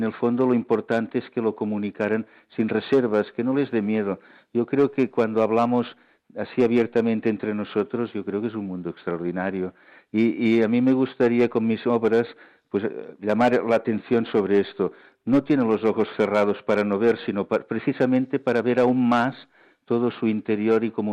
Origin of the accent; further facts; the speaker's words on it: Barcelona, Catalonia, Spain; born there; yo nací en Barcelona, por tanto, Gaudí es un elemento familiar en mi vida.